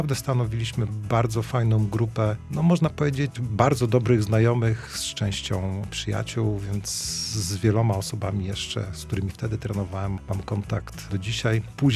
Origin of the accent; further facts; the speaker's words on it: Gdańsk, Pomeranian Voivodeship, Poland; jestem urodzonym gdańszczaninem.